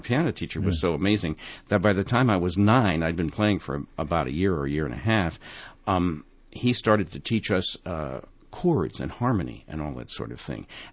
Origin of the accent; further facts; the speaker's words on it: East Stroudsburg, Pennsylvania, United States; born there; I was born in East Stroudsburg in the Pocono Mountains of Pennsylvania, northeast Pennsylvania